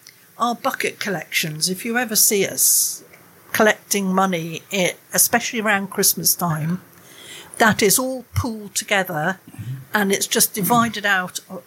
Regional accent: Wales, United Kingdom; now in Isle of Wight, United Kingdom; I grew up in Wales and, was able to walk out of the town into the countryside.

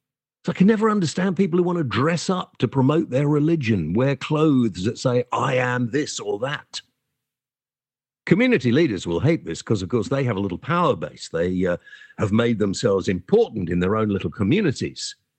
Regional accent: United Kingdom; Well, no, actually, she doesn't. We're all British. We can all speak about this.

